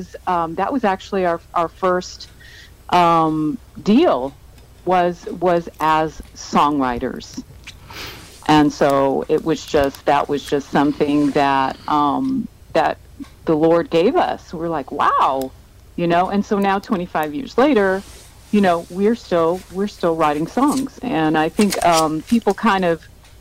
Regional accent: New York City, New York, United States; Yes, I'm from New York City.

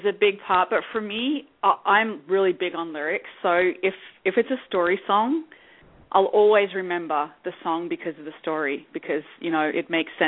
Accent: Australia; now in Canada; I've made some really good friends here and became a Canadian, so I'm both Canadian and Australian now.

